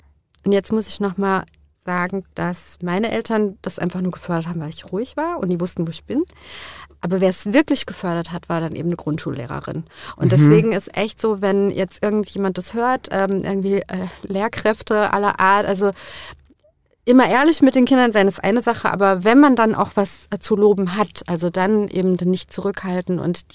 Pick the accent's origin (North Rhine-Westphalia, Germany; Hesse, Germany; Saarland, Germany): Hesse, Germany; Frankfurt; wo ich groß geworden bin, in Frankfurt-Nied, zu der Zeit, wo ich groß geworden bin, ich bin 81 geboren, da war es sehr grau und sehr hässlich draußen